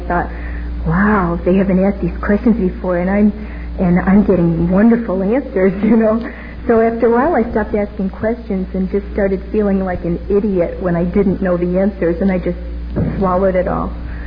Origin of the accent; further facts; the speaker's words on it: Massachusetts, United States; I'm from the North Shore of the Boston area, Massachusetts, and I'm 34